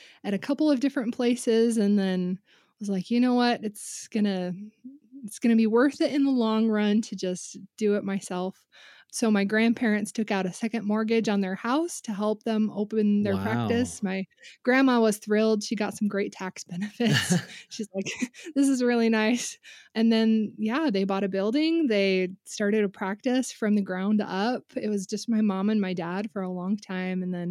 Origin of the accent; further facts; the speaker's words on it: Columbus, Ohio, United States; born there; I was born in Columbus, Ohio, and well, not in a sketchy little apartment, in a hospital, but we lived in a sketchy little apartment. My dad was in optometry school at Ohio State.